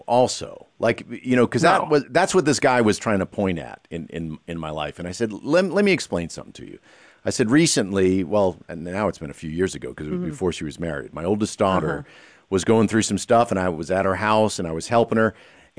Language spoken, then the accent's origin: English; Northeast, United States; I'm originally from the Northeast, Phil, and sometimes my relatives will look a little, you know, disdain, look down their noses.